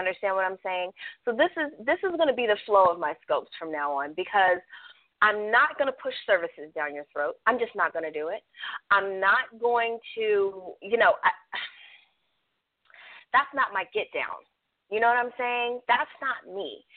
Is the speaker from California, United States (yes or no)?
yes; California, United States; Anybody that knows me knows I'm out there like 3-4 times a year, even though I'm from California.